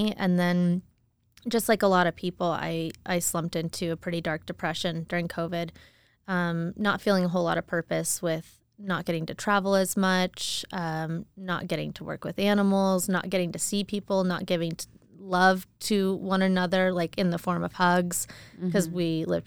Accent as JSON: {"language": "English", "town": "Boise", "region": "Idaho", "country": "United States", "tie": "born or raised there", "moved": "yes", "said": "I didn't have the best experience growing up in Boise."}